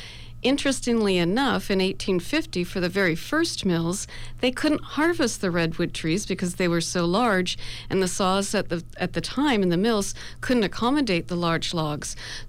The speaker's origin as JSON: {"language": "English", "region": "California", "country": "United States", "tie": "born or raised there", "said": "a lot of the things that I took for granted growing up in Humboldt County that everybody knew, suddenly nobody really remembers anymore."}